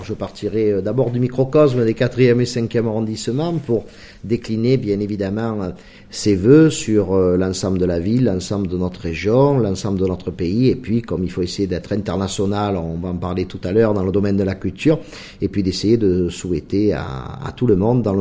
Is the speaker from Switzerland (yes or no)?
no; Marseille, Provence-Alpes-Côte d'Azur, France; accent: Marseille; Mais mon accent marseillais me rend ridicule lorsque j'essaie de mettre 4 mots en anglais.